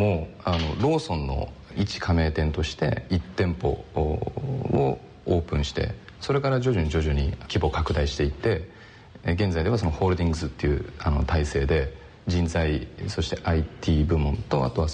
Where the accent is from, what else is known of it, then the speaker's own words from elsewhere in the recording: Shizuoka, Japan; born there; moved away as an adult; now in Niigata, Japan; 私は生まれは静岡ですして、大学を中退してで新潟に来て